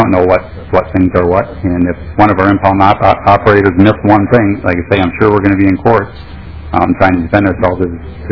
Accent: Redmond, Minnesota, United States; I'm from Redmond, Minnesota. I own and operate Seaworks Garage and Towing.

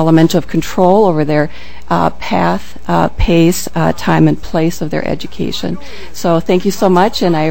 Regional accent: Burnsville, Minnesota, United States; I grew up in the Burnsville area, graduated from the local high school way back.

